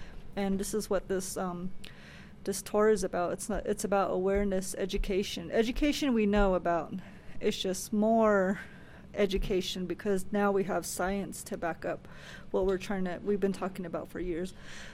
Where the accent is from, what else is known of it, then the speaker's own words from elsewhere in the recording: Tuba City, Arizona, United States; And then from my perspective, growing up in Tuba City and seeing a mill site that was there, which my grandfather used to work